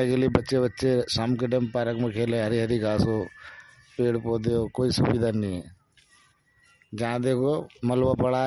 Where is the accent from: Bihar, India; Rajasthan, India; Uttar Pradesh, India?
Uttar Pradesh, India; Bulandshahr; now in Delhi, India; हम तो रहने वाले थे, हम पीछे से बुलंदशहर के, यहाँ रहते हैं श्री राम कॉलोनी खजूरी में।